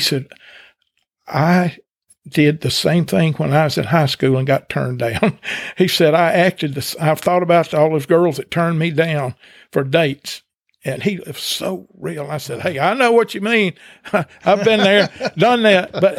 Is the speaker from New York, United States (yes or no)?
no; Gordo, Alabama, United States; I told him I was from Gordo, Alabama, and he didn't even know where that was, but it was very close to his hometown of Jasper, just south of there.